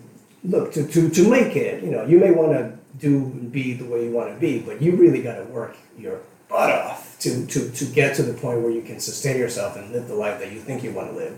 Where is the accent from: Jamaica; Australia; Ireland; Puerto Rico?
Puerto Rico; English is a second language; now in United States; And I barely spoke English. I spoke most than a lot of people did in Puerto Rico, but it's different when you come to the States growing in a Spanish-speaking island. It's more Spanglish.